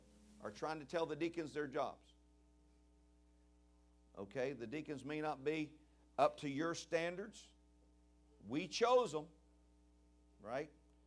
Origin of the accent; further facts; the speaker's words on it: Richmond, Virginia, United States; I came from Richmond. You can't ask my father now. He's passed away. But you could go back to Richmond, Virginia, where I came from.